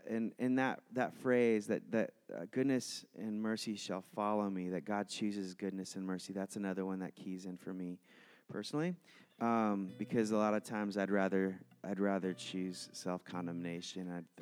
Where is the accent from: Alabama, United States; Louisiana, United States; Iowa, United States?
Iowa, United States; I grew up Lutheran in Iowa, and we never clapped in my church, but everyone wanted to.